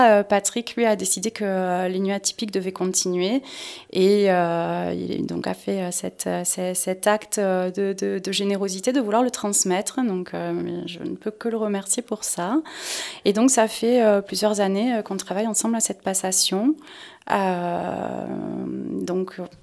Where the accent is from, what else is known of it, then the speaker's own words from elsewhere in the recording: Coimères, Nouvelle-Aquitaine, France; je suis originaire du Sud Gironde, j'ai grandi à Coimère, voilà. Enfant du pays, donc ma scolarité en grande partie à Bazas, avant de partir, mais pas trop loin, sur Bordeaux, faire mes études.